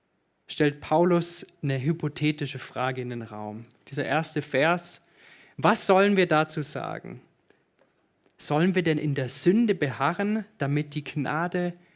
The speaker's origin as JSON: {"language": "German", "country": "Germany", "moved": "as an adult", "lives_now": "Switzerland", "said": "ich bin 27 Jahre alt und seit 1,5 Jahren mit der Tanja verheiratet. Und wie ihr hört, bin ich Deutscher. Und ich bin aber fürs Studium in die Schweiz gekommen"}